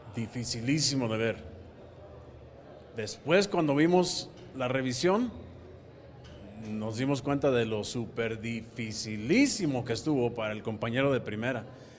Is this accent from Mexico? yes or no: yes; Mexico; lo que voy a vivir hoy, aquí en México, en mi país